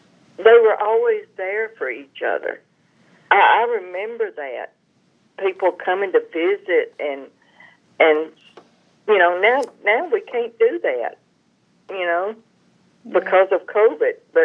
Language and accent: English; Sugar Hill, United States; That it was fun growing up in Sugar Hill.